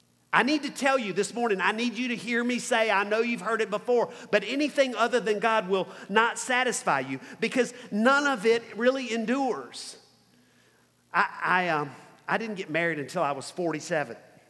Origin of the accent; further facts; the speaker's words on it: the South, United States; Okay, I grew up in the South.